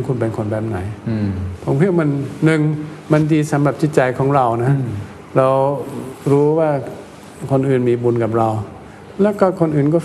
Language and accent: Thai; Germany; Thai is a second language; now in Thailand; ผมก็คนเยอรมันชอบถกเถียงไม่ชอบแบบไม่มีสิทธิ์ที่จะพูดอะไรเพราะว่าตั้งแต่โรงเรียนนะฮะเราก็ถกเถียงกันตลอดนะครับ